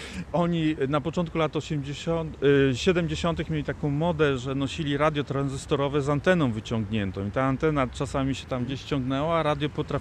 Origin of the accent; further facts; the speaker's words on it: Szczecin, West Pomeranian Voivodeship, Poland; wychowywałem się na Golęcinie, Golęcin, Gocław, Żelechowo. To było strasznie, po prostu niebezpiecznie.